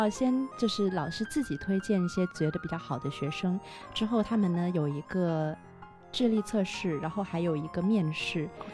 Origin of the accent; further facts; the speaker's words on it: Shenzhen, Guangdong, China; 其实因为我从小在深圳长大，所以可能也受海外的影响比较多